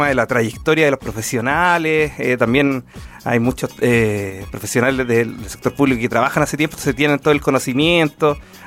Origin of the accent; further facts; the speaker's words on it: Rancagua, O'Higgins, Chile; Soy, bueno, un rancagüino. Crecí en Rancagua, estudié en Ingeniería Eléctrica en la USAT y trabajé en el sector privado, también en el sector público. Y en 2022 me nombraron Seremi de Energía y volví aquí a mi ciudad, a mis orígenes.